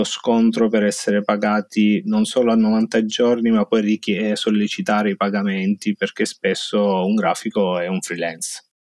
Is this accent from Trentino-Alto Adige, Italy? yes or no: no; Modena, Emilia-Romagna, Italy; vengo da Modena